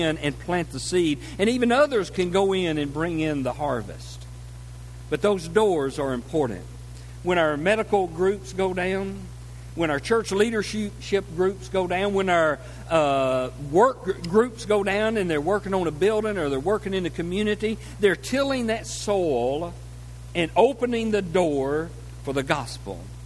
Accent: Arkansas, United States; Now, I grew up over in Arkansas in farm country. Grew up on a farm. We had a small farm that my dad operated, just a real small farm, but we were able to make a living off of that.

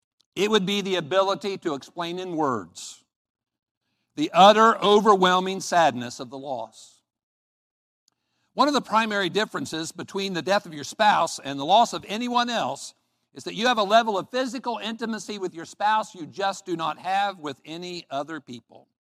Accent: Columbus, Ohio, United States; born there; I was born in Ohio. This morning I wear a scarlet and gray tie because I was born in Columbus, Ohio.

